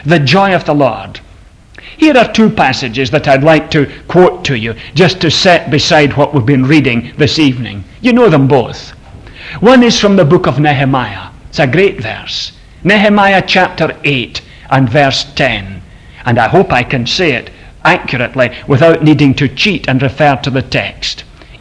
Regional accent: Scotland, United Kingdom; It's neglected because as Scottish people, we're a bit afraid of emotion.

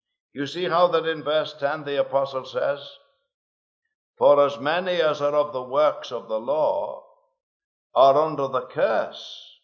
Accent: Liverpool, North West England, United Kingdom; accent: Scouse; now in Scotland; I come from Liverpool, although I've lived in Scotland for many years now. I think it's about 35 years.

